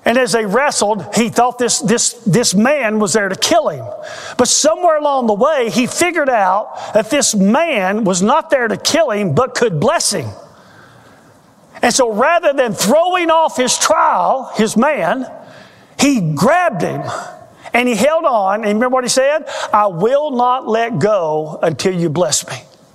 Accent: Inskip, Tennessee, United States; I was born at St. Mary's Hospital. I grew up in Inskip.

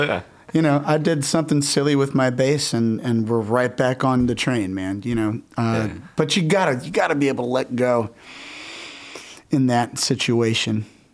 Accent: Lafayette, Indiana, United States; we were up in my hometown in Indiana, at a smaller theater called Duncan Hall. Mm-hmm. It's like off of Main Street in downtown Lafayette, Indiana.

